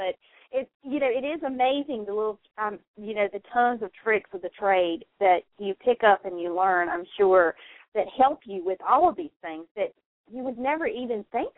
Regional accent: North Carolina, United States; Well, I'm from North Carolina, and I'm based out of North Carolina.

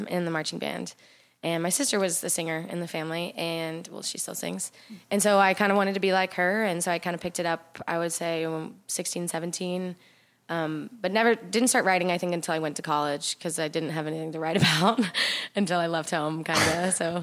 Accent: Dallas, Texas, United States; also born or lived in Austin; So I'm born and raised in Dallas, and then I just moved out or just moved back from Austin because I graduated in the spring.

